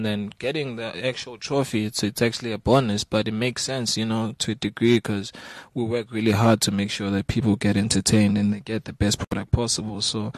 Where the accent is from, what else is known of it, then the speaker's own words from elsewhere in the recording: Newcastle, KwaZulu-Natal, South Africa; people normally say I'm from Durban, and I'm not really from Durban. I'm from Newcastle. It's a small town.